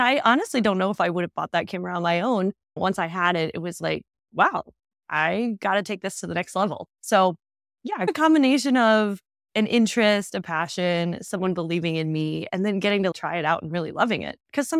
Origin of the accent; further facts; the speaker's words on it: Iowa, United States; born there; I was born in Iowa.